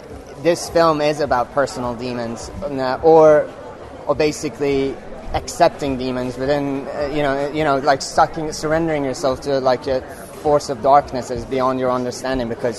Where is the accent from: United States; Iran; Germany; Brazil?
Iran; I was born in Iran and I grew up there